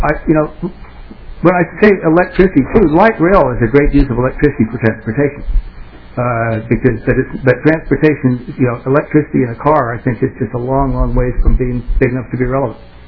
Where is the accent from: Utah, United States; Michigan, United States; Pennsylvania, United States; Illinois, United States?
Utah, United States; Salt Lake City; Is my hometown of Salt Lake City.